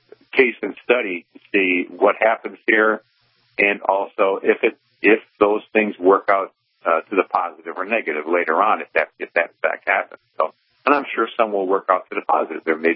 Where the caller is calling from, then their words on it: Evansville, Indiana, United States; Evansville, Indiana.